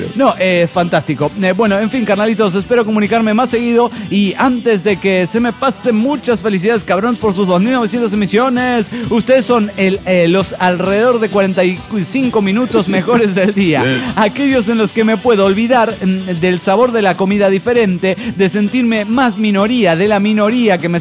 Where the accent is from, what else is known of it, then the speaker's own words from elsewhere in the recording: Coacalco, State of Mexico, Mexico; de Coacalco.